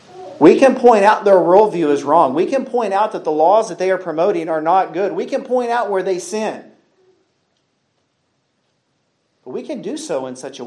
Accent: Texas, United States; For example, I think of myself as a Texan. I think of myself as an American.

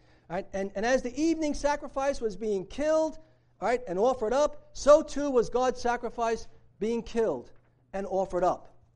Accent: Brooklyn, New York, United States; If you were like me growing up in Brooklyn as a kid

